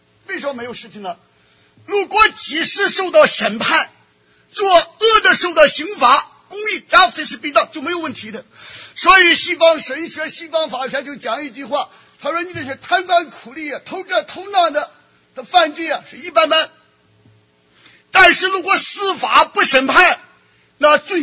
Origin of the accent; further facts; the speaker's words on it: China; 那我们中国人往往讲啊，天堂近了啊，赶紧进天堂吧。